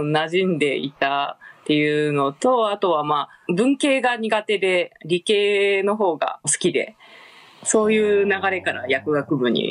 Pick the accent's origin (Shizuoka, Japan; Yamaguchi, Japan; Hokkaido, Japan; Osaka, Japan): Osaka, Japan; はい、生まれも育ちも大阪です。